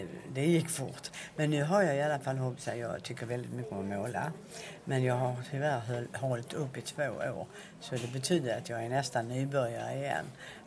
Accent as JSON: {"language": "Swedish", "region": "Skåne", "country": "Sweden", "accent": "Scanian", "said": "Men det är blandat att jag talar väldigt mycket skånska hemma."}